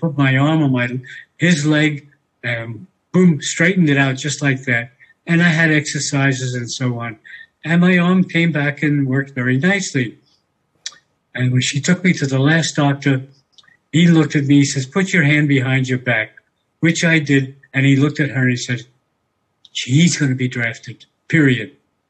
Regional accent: New York City, New York, United States; I was born in New York City in an area known as Harlem. And that was in New York City itself. We moved around a bit up to the Bronx, which is another part of New York, and then over to Manhattan, Washington Heights

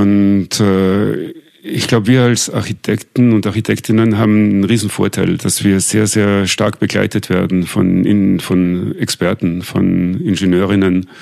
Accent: Graz, Styria, Austria; ich habe in Graz studiert, ich bin in Graz auch aufgewachsen und wollte einmal weg aus Österreich.

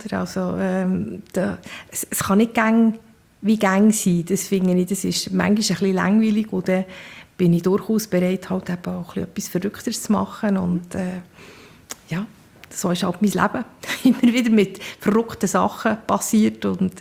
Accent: Bern, Switzerland; Ich war als junges Mädchen im Jugendmünsterchor in Bern. Ich bin in Bern aufgewachsen.

